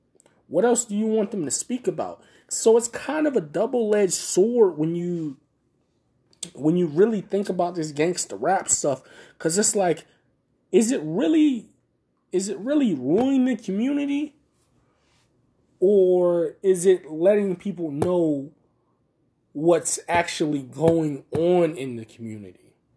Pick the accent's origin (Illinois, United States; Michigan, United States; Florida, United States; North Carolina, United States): Florida, United States; Tampa; accent: southern; Now, I don't know if you guys notice, I have a little bit of a southern accent. I was born in Tampa, Florida. I was not raised in Tampa, Florida. I was raised from 0 to 6 in Tampa, Florida. Then I moved up north.